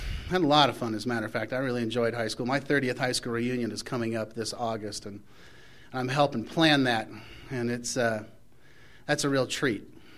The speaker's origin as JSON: {"language": "English", "town": "Palo Alto", "region": "California", "country": "United States", "tie": "born or raised there", "said": "I grew up in Palo Alto. You know, my mom and dad moved there because they wanted their kids to go to good schools and live in a good town"}